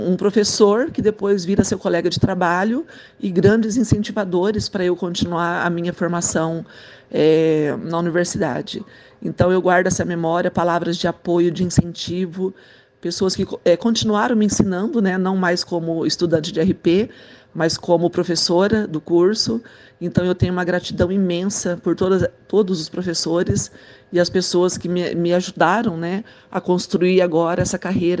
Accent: Paraná, Brazil; moved away as an adult; now in Londrina, Brazil; Eu moro em Londrina. Sou de Biporã, morei lá até os meus 25 anos. Depois que eu estudei, me formei, eu passei a morar em Londrina, acabei morando em outras cidades do Paraná também, mas já estou há um bom tempo aqui.

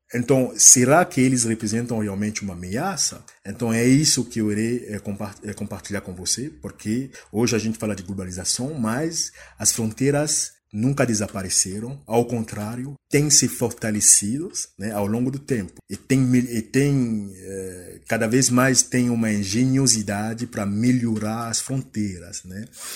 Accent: Cameroon; now in Curitiba, Brazil; eu sou de Camarões, né? Eu sou doutorando em Direito na PUC Paraná, em Curitiba.

